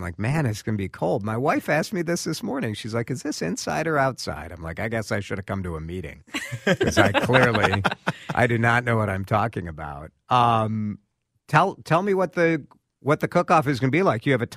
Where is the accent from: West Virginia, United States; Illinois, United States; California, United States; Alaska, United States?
Illinois, United States; Chicago; I grew up in the Chicago area. This is very close to my heart.